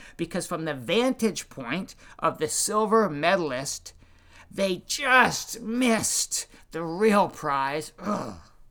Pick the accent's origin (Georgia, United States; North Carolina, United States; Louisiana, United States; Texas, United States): North Carolina, United States; because I grew up in North Carolina, 10 minutes from where Tar Heel legend Roy Williams grew up and attended high school.